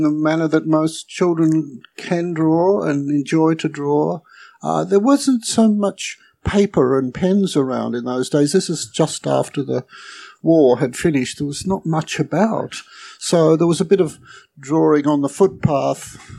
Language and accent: English; Melbourne, Victoria, Australia; I grew up in Melbourne, essentially. I was born in Melbourne. I grew up in a very working class, what we used to call a working class suburb, lots of factories and labourers and workers.